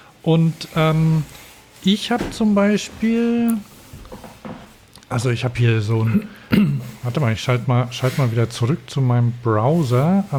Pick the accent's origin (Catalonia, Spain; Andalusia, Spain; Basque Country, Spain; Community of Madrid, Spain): Basque Country, Spain; Vitoria; Also ich komme aus Vitoria, da wo die V-Klasse auch gebaut wird.